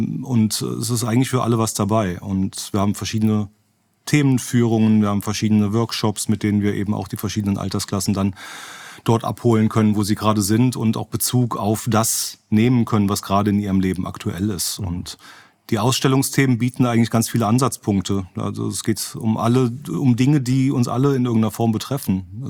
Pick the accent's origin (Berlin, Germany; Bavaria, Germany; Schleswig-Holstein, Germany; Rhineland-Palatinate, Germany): Rhineland-Palatinate, Germany; Trier; ich komme ja ursprünglich aus Trier